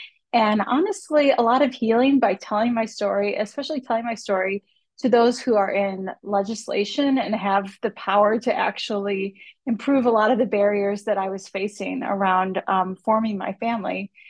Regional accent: Wisconsin, United States; I had actually returned back to my home state of Wisconsin.

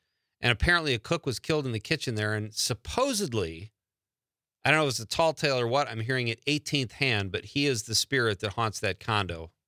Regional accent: Marinette, Wisconsin, United States; I'm like, I'm from Marinette.

